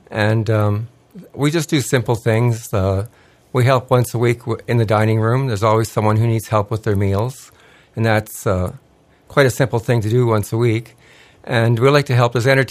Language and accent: English; Ottawa, Ontario, Canada; now in Gananoque, Canada; but I came from the Ottawa area, so all of my family was up there.